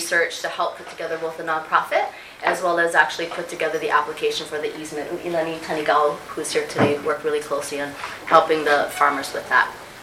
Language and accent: English; Hawaii, United States; I'm actually from Kauai, so these are my peeps.